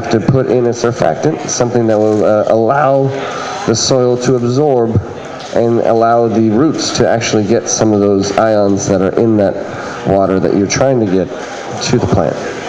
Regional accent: Inglewood, California, United States; But then I grew up in Inglewood, and I remember somebody being like, this is that Inglewood Kush

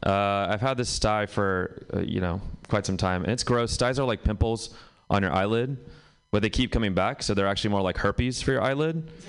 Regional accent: Pakistan; I'm Pakistani, actually.

